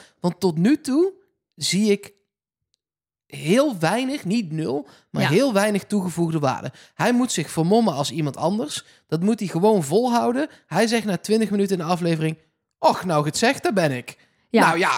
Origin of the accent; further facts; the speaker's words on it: The Hague, South Holland, Netherlands; En ik kom uit Den Haag. En daar hoor je helemaal niks van.